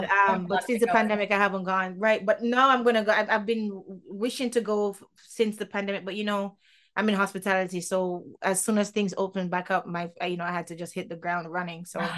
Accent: Jamaica; Yeah, I'm from Jamaica.

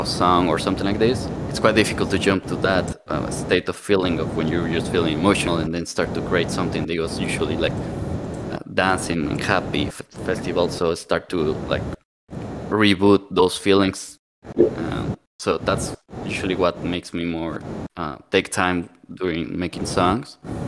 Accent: Mexico; now in Stockholm, Sweden; I don't live in Mexico. I live in Stockholm, but I'm from Mexico.

